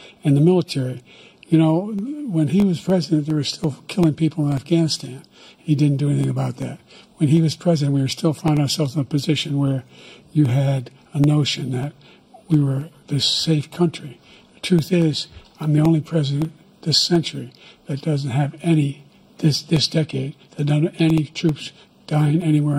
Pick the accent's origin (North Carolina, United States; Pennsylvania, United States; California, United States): Pennsylvania, United States; Scranton; I come from Scranton, Pennsylvania.